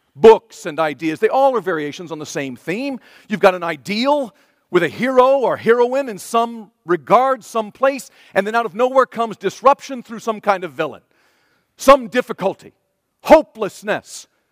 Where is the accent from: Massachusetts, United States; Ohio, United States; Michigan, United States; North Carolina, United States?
Ohio, United States; And since I'm from Ohio, you guys have never accepted me and never will.